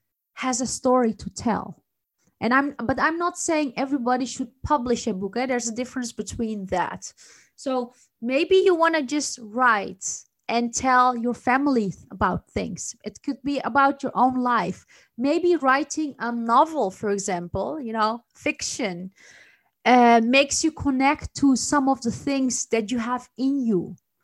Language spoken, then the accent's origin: English; Netherlands; my multicultural background, because my parents are Turkish. I was raised in the Netherlands. I traveled and I lived in different countries